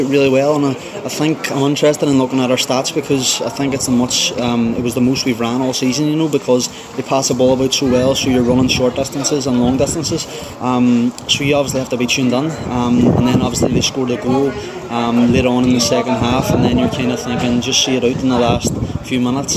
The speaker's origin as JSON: {"language": "English", "town": "Derry", "region": "Northern Ireland", "country": "United Kingdom", "tie": "born or raised there", "said": "My hometown. It's been about, I think it's like 8 or 9 years since I scored in Derry"}